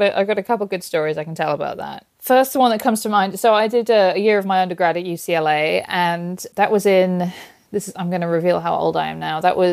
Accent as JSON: {"language": "English", "country": "United Kingdom", "said": "hello, I'm British."}